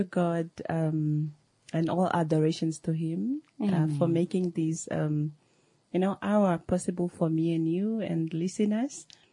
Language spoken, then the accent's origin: English; Omedi, Ohangwena, Namibia; Yeah, I was born and raised, from a small village in Ohangwena region by the name, Omedi.